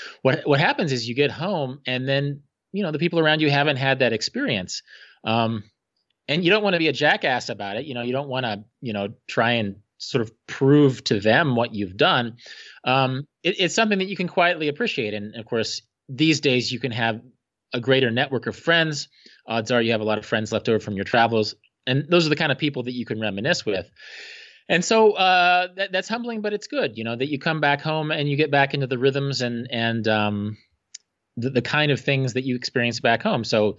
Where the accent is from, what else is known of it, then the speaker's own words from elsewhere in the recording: Wichita, Kansas, United States; And I have friends that I grew up with in Wichita, which is an hour and a half away.